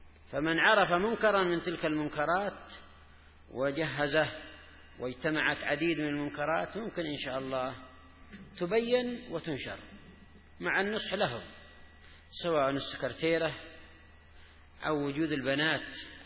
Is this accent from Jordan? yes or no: no; Yemen; خاصة عندنا في اليمن في بعض المواطن